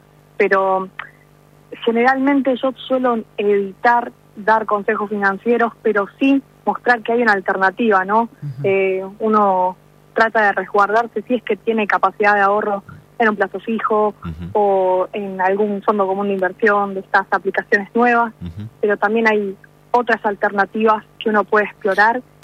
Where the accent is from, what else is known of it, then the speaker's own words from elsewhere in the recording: Argentina; el expertise que tenemos como argentinos es muy alto